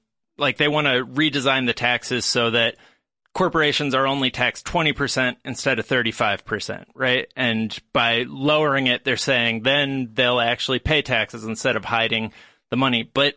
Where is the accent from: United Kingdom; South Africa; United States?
United States; why it should matter to, you know, us as American citizens